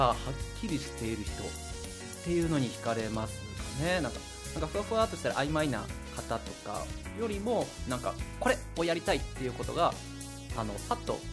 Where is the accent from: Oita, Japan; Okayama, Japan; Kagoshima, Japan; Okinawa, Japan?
Okayama, Japan; Tamano; いやそれは玉野市出身なんで岡山にいさせてください。